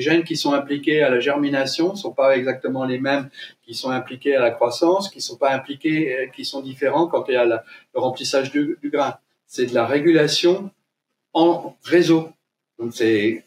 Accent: Bourgogne-Franche-Comté, France; je suis jurassien d'origine.

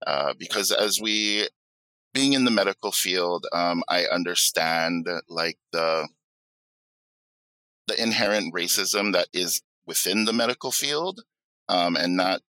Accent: Hawaii, United States; Aloha everyone … I come from Hawaii, the island of Oahu.

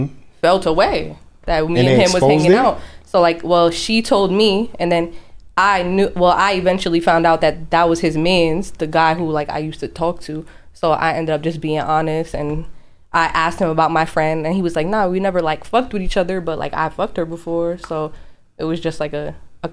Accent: Queens Village, New York, United States; moved away as an adult; now in Long Island, United States; I'm from Queens Village. I moved to Long Island when I was like 22, 23.

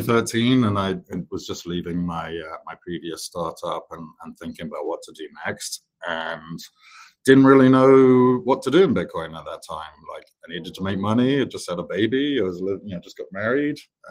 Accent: London, United Kingdom; And I grew up in London

